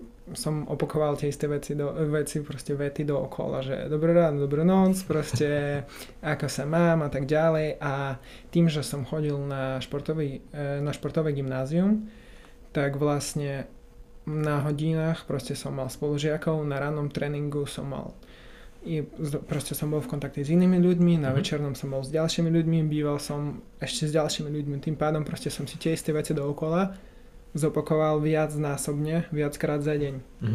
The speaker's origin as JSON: {"language": "Slovak", "country": "Ukraine", "second_language": "Slovak", "lives_now": "Slovakia", "said": "učil som sa slovenčinu 3 mesiaci a na Ukrajine, som z Ukrajiny"}